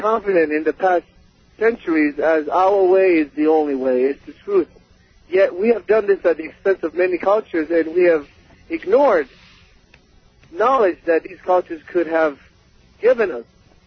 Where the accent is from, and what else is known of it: Oneonta, New York, United States